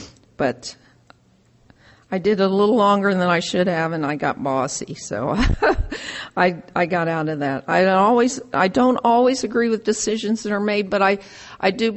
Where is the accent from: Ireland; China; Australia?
Ireland; because I'm an Irish woman